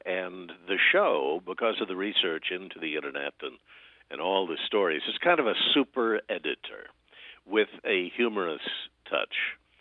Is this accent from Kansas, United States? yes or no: yes; Kansas, United States; now in Chicago, United States; I'm from Kansas originally and kind of came up the Mississippi Valley.